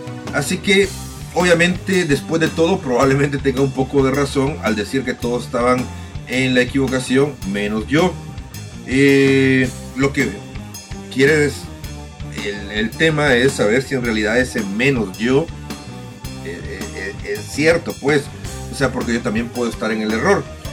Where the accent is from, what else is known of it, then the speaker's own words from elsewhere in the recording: El Salvador; La semana pasada estaba de viaje en mi país, en El Salvador